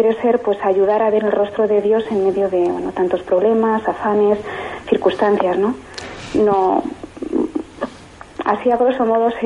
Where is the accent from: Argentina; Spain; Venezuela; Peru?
Spain; nosotras somos 10 hermanas en estos momentos, somos todas españolas